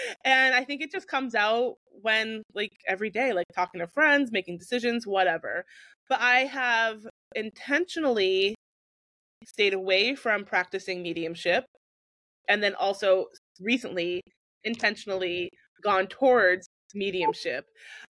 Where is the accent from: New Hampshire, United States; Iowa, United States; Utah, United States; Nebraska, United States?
New Hampshire, United States; I grew up in New Hampshire.